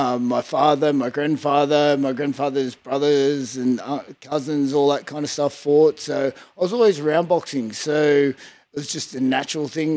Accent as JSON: {"language": "English", "town": "Redfern", "region": "New South Wales", "country": "Australia", "tie": "born or raised there", "said": "Mum and Dad were managing hotels. The first one was the Thurles Castle at Redfern. So grew up there for a few years"}